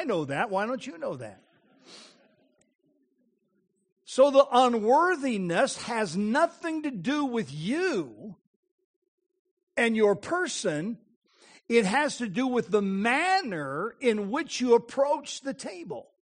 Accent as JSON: {"language": "English", "country": "United States", "moved": "yes", "lives_now": "Canada", "said": "I'm from the United States of America. I still am a citizen of the United States of America. Don't hate me for it. I just still am. But I've lived in Canada longer than I lived in the United States."}